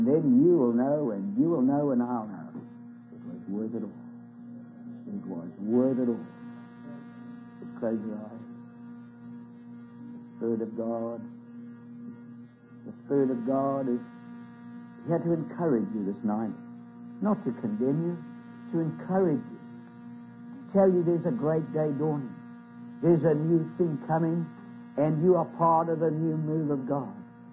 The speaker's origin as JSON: {"language": "English", "country": "United Kingdom", "said": "Now, we're going to finish in a most unusual way, if you don't mind. Being British, I have a little different understanding to you."}